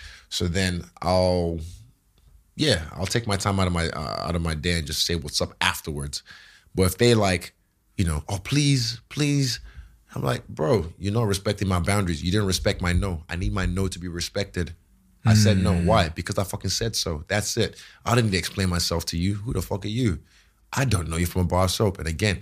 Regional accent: Nigeria; now in United Kingdom; You know, from where I'm from Nigeria, a lot of people will be blessed to have my old job.

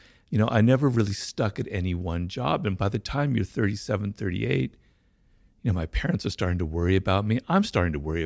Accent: Los Angeles, California, United States; Well, I grew up here in Los Angeles, not far from where we are, in a neighborhood called Baldwin Hills

